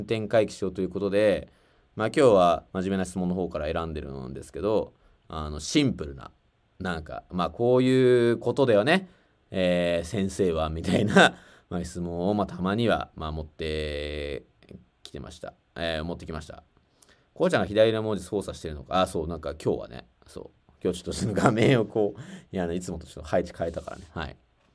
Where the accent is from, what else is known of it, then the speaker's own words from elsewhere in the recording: Gunma, Japan; 群馬のって言うけど、俺と乾はだいぶ違うとこ出身なんですよ。群馬の中でも。僕は南の方で